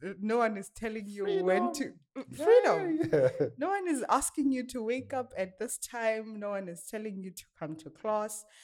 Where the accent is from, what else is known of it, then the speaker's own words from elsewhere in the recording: Limpopo, South Africa; now in Cape Town, South Africa; I am doing industrial engineering at CPET. I am from Limpopo, currently in Cape Town. I come from Limpopo, Giani, Kankumbo.